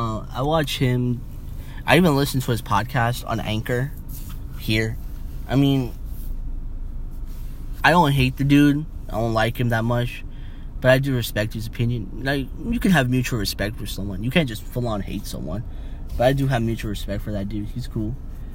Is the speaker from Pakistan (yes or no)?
yes; Pakistan; I'm from Pakistan, you guys. I'm gonna expose where I'm from, but I'm from Pakistan.